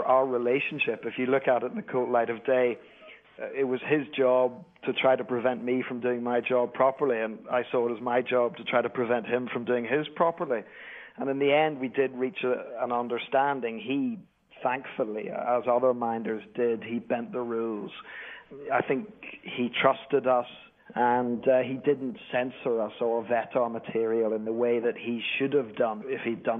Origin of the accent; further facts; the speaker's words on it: United Kingdom; As a British journalist, she's a journalist from the United States